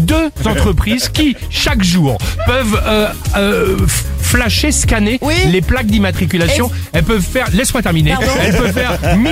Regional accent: Paris, Île-de-France, France; Je viens de Paris

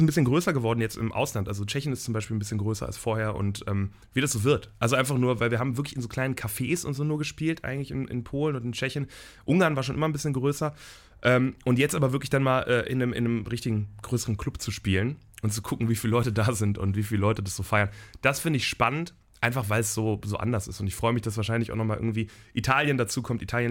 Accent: Velbert, North Rhine-Westphalia, Germany; das eine ist wirklich meine Heimatstadt. Wir machen die Generalprobe bei mir in Felbert zu Hause

